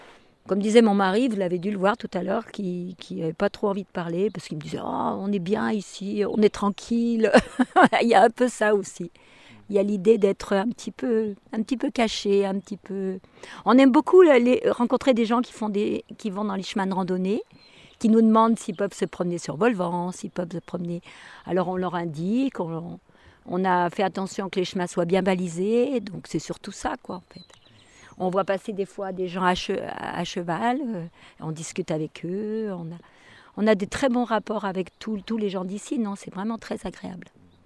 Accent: Lyon, Auvergne-Rhône-Alpes, France; Alors nous, on est lyonnais, et en fait, ça fait 17 ans qu'on a acheté une maison ici.

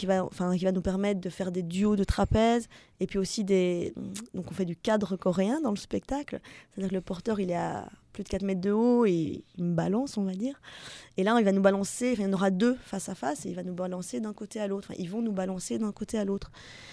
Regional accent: Brussels, Belgium; mais à Bruxelles, vu que je suis belge à la base.

